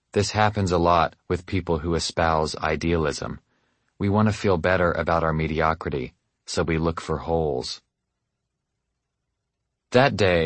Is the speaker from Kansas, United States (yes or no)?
no; Nashville, Tennessee, United States; I grew up in Nashville, Tennessee, a place with almost more churches than houses.